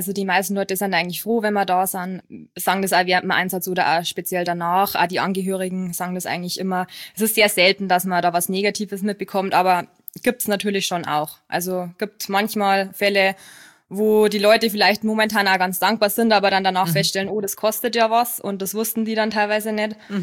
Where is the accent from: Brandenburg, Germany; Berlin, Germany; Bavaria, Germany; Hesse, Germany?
Bavaria, Germany; komme ursprünglich aus Niederbayern. Das wird man, glaube ich, dann auch hören. Anders als beim Henrik, genau. Bin frisch gebackene 30 und seit 2016 auch bei der Bergwacht München dabei.